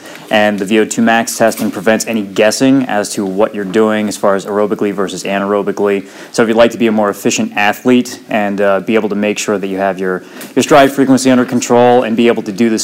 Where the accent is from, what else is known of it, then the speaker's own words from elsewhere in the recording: Orangeburg, Pennsylvania, United States; I am 31. I'm from Orangeburg, Pennsylvania